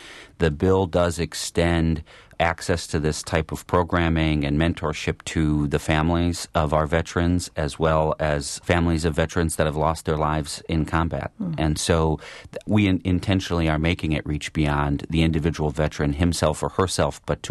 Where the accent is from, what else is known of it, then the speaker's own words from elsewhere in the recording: Milwaukee, Wisconsin, United States; it's a growing field in my hometown, in my backyard. We have some incredible dedicated veteran service organizations in the heart of the city of Milwaukee